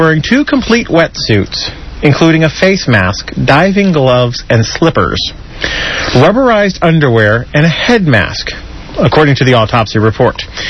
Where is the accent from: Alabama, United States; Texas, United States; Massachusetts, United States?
Alabama, United States; No. We'll see, I'm from Alabama, so, you know.